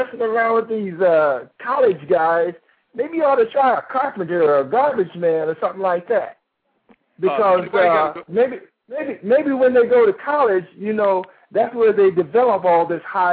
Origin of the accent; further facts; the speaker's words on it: Omaha, Nebraska, United States; I'm from Omaha, Nebraska.